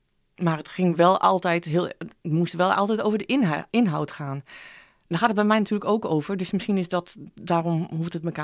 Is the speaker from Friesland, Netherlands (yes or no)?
yes; Friesland, Netherlands; ik ben in Friesland opgegroeid. Aan de IJsselmeerkust, aan het klif.